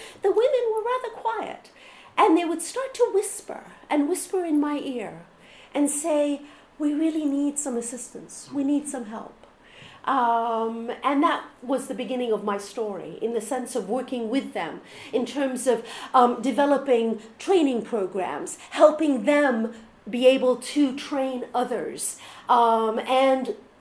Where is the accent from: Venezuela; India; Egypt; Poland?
Egypt; now in United States; I'm originally from Egypt, so I'm putting my cards on the table here.